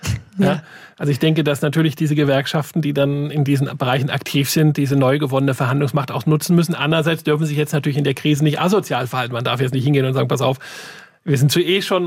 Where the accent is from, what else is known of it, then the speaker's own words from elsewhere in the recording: Rhineland, Germany; ich als Rheinländer vielleicht weniger als andere